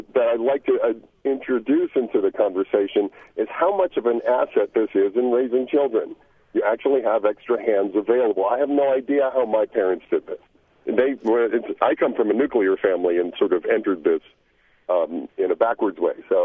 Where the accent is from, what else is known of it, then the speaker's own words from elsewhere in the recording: United States; And we grew up in America where there is sort of this undercurrent notion